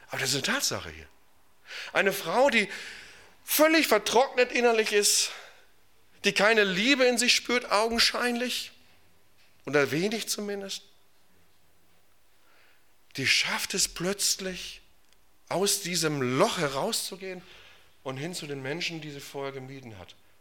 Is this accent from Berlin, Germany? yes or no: no; Moers, North Rhine-Westphalia, Germany; also ich komme aus Moers, das liegt bei Duisburg, das sind ungefähr 2,5 Stunden Fahrtweg.